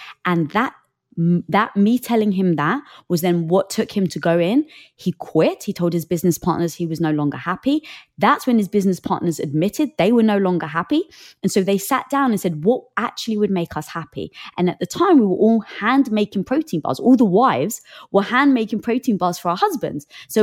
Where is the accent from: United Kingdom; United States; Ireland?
United Kingdom; England; I'm from England. My parents are from Cyprus.